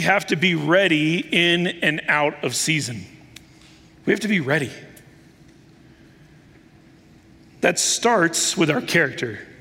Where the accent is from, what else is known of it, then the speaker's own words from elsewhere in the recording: Denver, Colorado, United States; I grew up in Denver playing hockey.